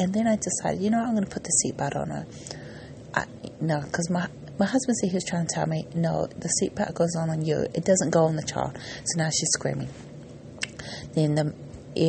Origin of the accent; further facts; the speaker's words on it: New Zealand; I'm from New Zealand